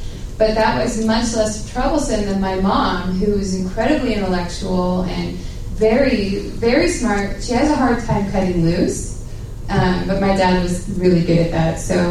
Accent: Washington, United States; I'm from the Seattle area. I grew up in the Northwest.

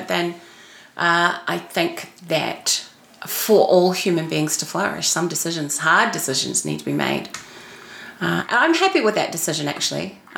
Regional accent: New Zealand; as a New Zealander, I'm like, I'm okay with that.

